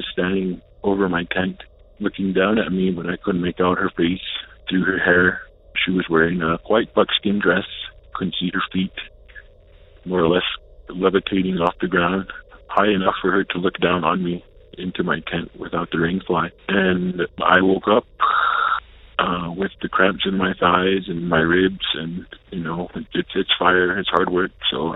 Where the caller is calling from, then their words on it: Taos Pueblo, New Mexico, United States; I'm calling from Taos Pueblo, New Mexico.